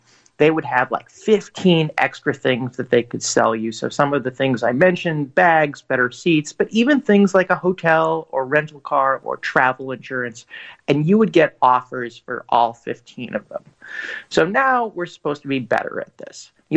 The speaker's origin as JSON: {"language": "English", "town": "Chicago", "region": "Illinois", "country": "United States", "tie": "born or raised there", "said": "I grew up in Chicago in the 1980s."}